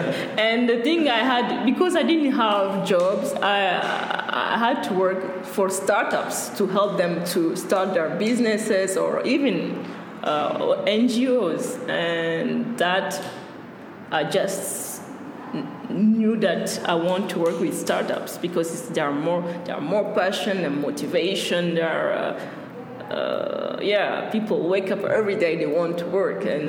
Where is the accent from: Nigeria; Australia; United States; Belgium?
Belgium; English is a second language; I'm Belgian, but people will ask me, where are you from? If I say I'm from Belgium, but where are you from, really?